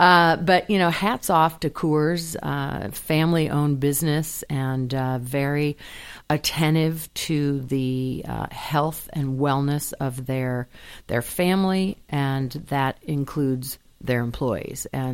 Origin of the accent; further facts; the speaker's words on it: Michigan, United States; also born or lived in São Paulo, Brazil / Wisconsin; I am a Midwesterner, born in Michigan, and my father was an engineer, and we traveled around, so he had a job in São Paulo, Brazil. We spent years there